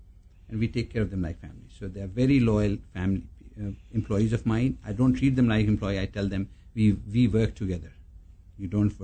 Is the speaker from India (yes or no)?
yes; India; But we come from India where work ethics are just second to none.